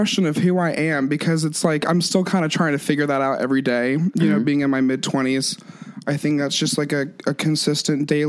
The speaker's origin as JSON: {"language": "English", "region": "Tennessee", "country": "United States", "lives_now": "Omaha, United States", "said": "No, I'm from Tennessee, but I live in Omaha, Nebraska currently."}